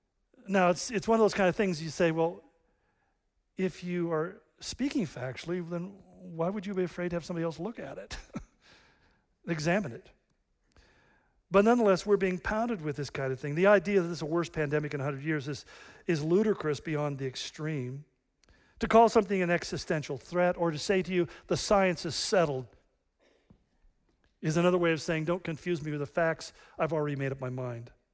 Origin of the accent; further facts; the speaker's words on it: United States; I'm white, and even worse, I'm an American.